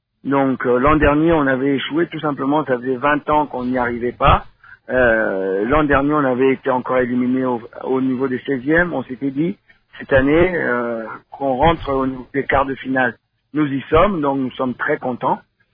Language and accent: French; Republic of the Congo; Donc déjà, en tant que Congolais, c'est une grande fierté d'être là aujourd'hui.